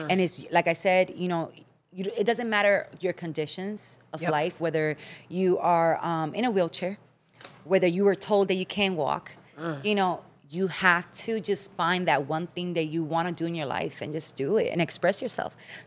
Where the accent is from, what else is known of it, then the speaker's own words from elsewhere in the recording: Puerto Rico; born there; I was born in Puerto Rico. I went to Puerto Rico for my first years of education.